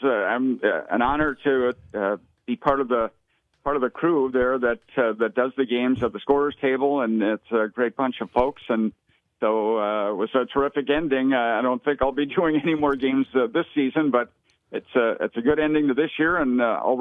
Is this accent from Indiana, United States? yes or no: no; Detroit, Michigan, United States; when I was in high school, a kid growing up in Detroit, I seldom went to my high school football, basketball.